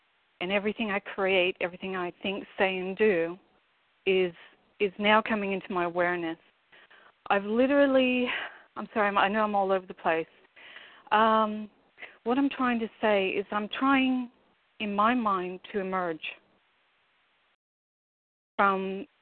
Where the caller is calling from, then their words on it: Australia; I'm calling from Australia.